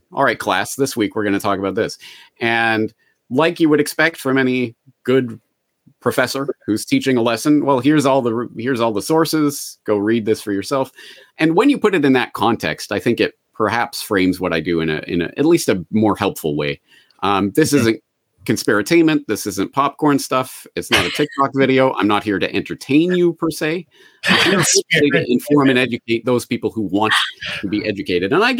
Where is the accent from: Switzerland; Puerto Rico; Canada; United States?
Canada; Alberta; moved away as an adult; So I grew up in Alberta. I'm an Alberta boy, and I lived in and around Calgary and around Edmonton for all my life, and then went to Ireland to study for a year, Anglo-Irish literature at Trinity College.